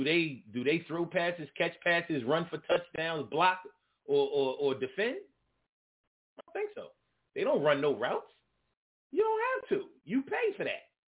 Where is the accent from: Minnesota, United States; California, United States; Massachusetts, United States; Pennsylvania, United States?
Pennsylvania, United States; Philadelphia; I grew up around Gerard and Carlisle. And if any of y'all from Philly know about Gerard and Carlisle, you know about the Carlisle Hotel.